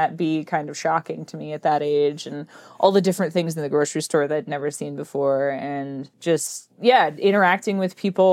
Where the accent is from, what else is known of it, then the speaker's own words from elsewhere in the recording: San Francisco, California, United States; born there; So I was born in San Francisco to a couple who were originally from Kansas who met in San Francisco.